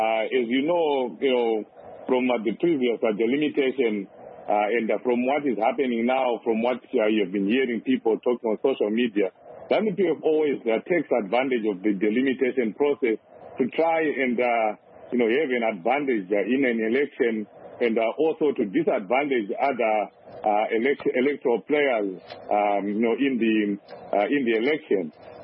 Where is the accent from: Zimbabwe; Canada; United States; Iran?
Zimbabwe; Highfield, Harare; I grew up in Highfield, born and bred in Highfield.